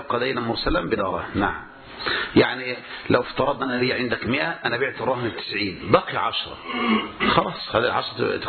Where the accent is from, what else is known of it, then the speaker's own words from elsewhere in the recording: Egypt; يعني عندنا في مصر 3/4 المحاكم يا إخواني قضايا إيصالات مضروبة وشيكات مزورة.